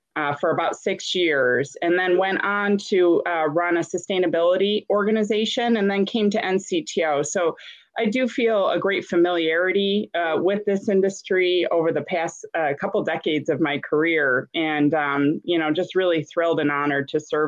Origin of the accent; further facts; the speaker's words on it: Buffalo, New York, United States; So my hometown congressman from Buffalo, New York, I worked for him for 3 years